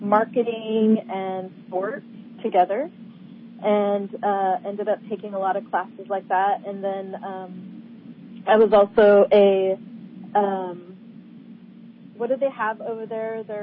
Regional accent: California, United States; Yeah, so I grew up in the Bay Area. And ended up going to Chico State University for my undergrad, and then back to the Bay Area.

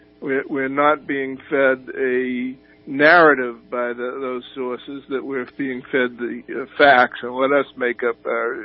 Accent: Boston, Massachusetts, United States; also born or lived in Texas; now in Indiana, United States; Originally from Boston, and I'm living in Indiana now, but originally from Boston, and I've never lost my accent.

